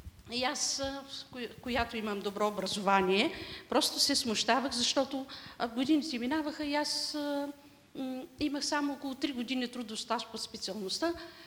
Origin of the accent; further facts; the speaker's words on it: Burgas Province, Bulgaria; Значи аз съм от Бургаския край